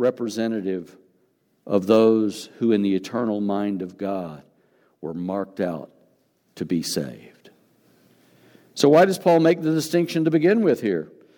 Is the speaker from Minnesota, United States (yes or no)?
no; West Virginia, United States; Granted, I'm from West Virginia, and my family tree tends to go more straight up than most people's